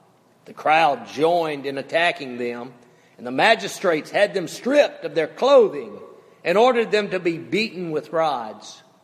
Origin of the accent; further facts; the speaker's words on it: Faulkner, Mississippi, United States; They go to this rural community, even more rural than my hometown of Faulkner, Mississippi.